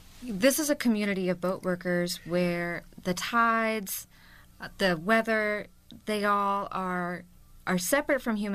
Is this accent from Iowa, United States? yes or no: no; Maine, United States; Well, so I will say I grew up outside of Bangor, and I did work on the windjammers out of Rockland and Camden in that area.